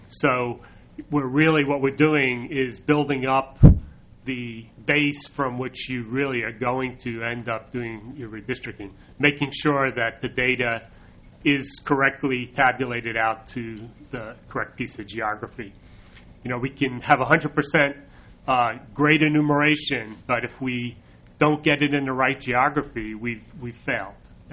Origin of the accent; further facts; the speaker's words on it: New Jersey, United States; accent: New Jersey; If you have problems with my New Jersey accent, throw your hand up, and I'll try to restate what I'm saying.